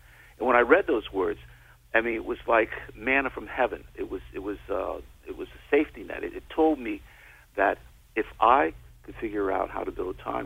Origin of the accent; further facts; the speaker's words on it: Bronx, New York, United States; I grew up in the Bronx, New York.